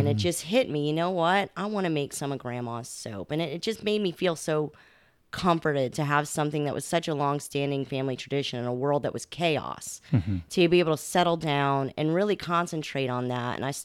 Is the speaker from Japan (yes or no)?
no; New Orleans, Louisiana, United States; I'm a 13th generation New Orleanian. I was born and raised in the Carrollton Riverbend neighborhood. I've spent my life in New Orleans.